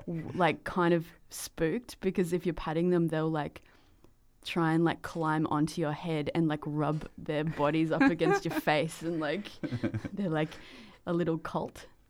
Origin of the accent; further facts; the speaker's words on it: Sunshine Coast, Queensland, Australia; also born or lived in Ipswich; I grew up on the Sunshine Coast, but I was born in Ipswich.